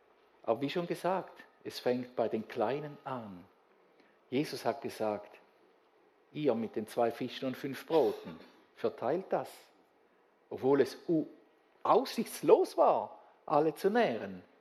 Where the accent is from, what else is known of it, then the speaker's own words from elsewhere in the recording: Switzerland; Und wir als Schweizer, wir sind so etwas von privilegiert